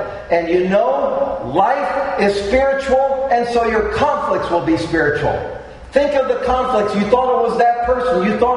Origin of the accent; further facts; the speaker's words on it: United States; We're fans, and we're from the States, and we like to watch Queen Elizabeth and all that happens there.